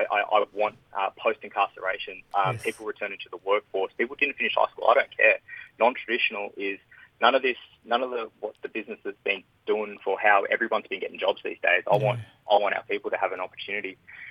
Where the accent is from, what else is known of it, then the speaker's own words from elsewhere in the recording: Melbourne, Victoria, Australia; I moved down to Melbourne. Long story. Dad moved off, and I was brought up in Melbourne.